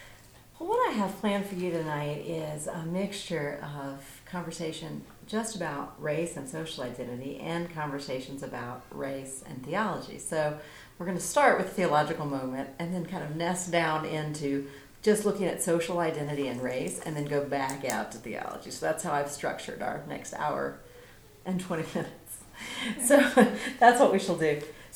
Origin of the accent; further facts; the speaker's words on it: East Coast, United States; now in Minnesota, United States; And I'm originally from the East Coast, so Minnesota wasn't my place.